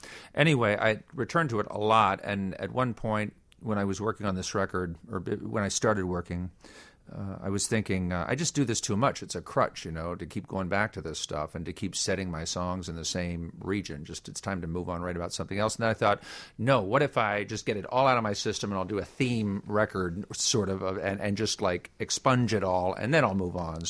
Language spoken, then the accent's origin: English; Virginia, United States; also born or lived in Pennsylvania / North Carolina; Yeah, I grew up in, I was born in Pennsylvania, but I mainly grew up in Virginia, North Carolina, and we moved around a lot to little towns.